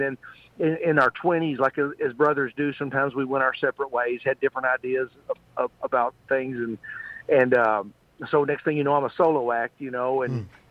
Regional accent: Texas, United States; also born or lived in De Queen, Arkansas; Okay, I was born in a very, very small town in Arkansas called Dequeen. which is about 50 miles north of Texarkana, which is right on the Texas-Arkansas line, you know. And but when I was very young, my family moved to Te

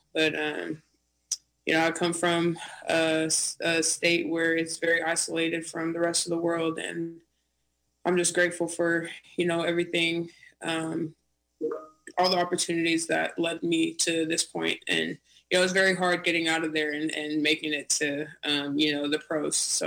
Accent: Utqiagvik, Alaska, United States; So I grew up in Alaska. I started off in the small town, Barrow, Alaska, which is the northernmost point. And, it's a small village, and I was surrounded by my native community a lot over there, my Inupiat community.

